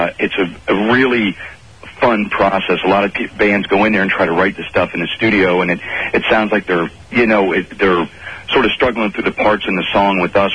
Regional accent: Pennsylvania, United States; now in Los Angeles, United States; We're all from the Pittsburgh and Harrisburg, Pennsylvania area

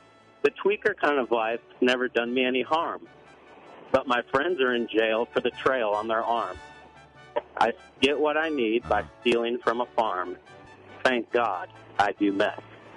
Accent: California, United States; Okay, well, I'm from Northern California

